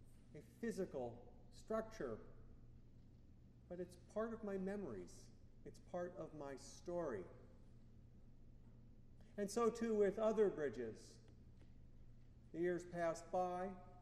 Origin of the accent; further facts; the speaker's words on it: United States; Growing up outside of New York City, we had two ways to go into town.